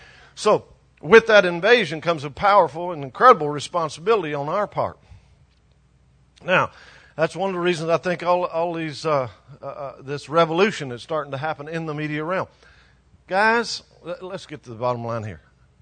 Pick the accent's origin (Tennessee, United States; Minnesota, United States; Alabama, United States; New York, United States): Tennessee, United States; Nashville; I'm from Nashville, Tennessee, a city that evolves around self-promotion.